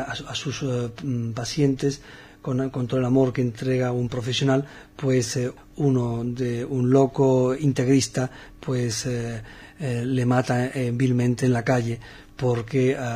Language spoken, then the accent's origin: Spanish; Morocco